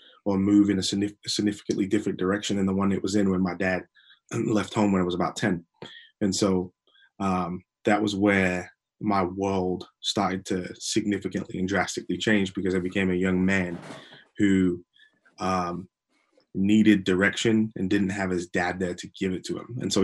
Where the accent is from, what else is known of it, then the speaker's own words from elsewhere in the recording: England, United Kingdom; now in United States; It's because I'm English, but I've been living in America for a while, so I kind of like jump in and out of both accents.